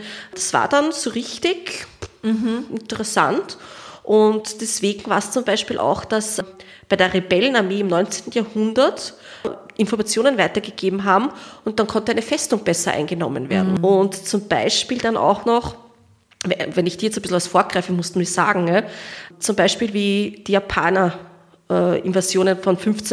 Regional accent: Vienna, Austria; wenn ich es jetzt als Wiener Ausdruck jetzt sage

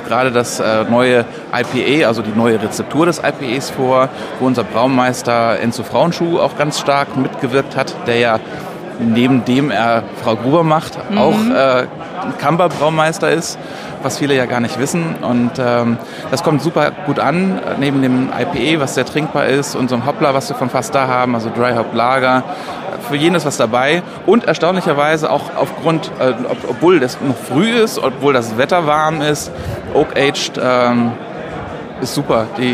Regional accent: Northern Germany, Germany; ich als Norddeutscher

